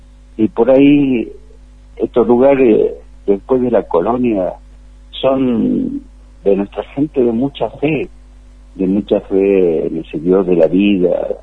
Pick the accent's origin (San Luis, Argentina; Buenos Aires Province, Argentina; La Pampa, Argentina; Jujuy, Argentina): Jujuy, Argentina; Humahuaca; yo por ejemplo soy de Humahuaca y soy de los pueblos Omahuaca, el pueblo Colla